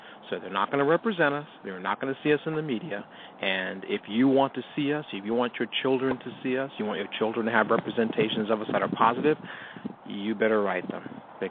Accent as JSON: {"language": "English", "region": "California", "country": "United States", "said": "I'm from California."}